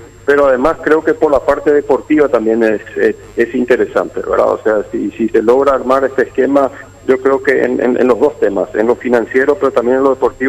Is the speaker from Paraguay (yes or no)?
yes; Paraguay; Yo creo que es una mentalidad nuestra, como paraguayos, ¿verdad?